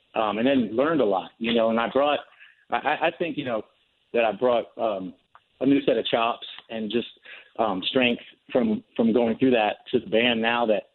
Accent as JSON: {"language": "English", "region": "East Coast", "country": "United States", "tie": "born or raised there", "moved": "yes", "lives_now": "Los Angeles, United States", "said": "I had just moved to Los Angeles after Chris growing up on the East Coast."}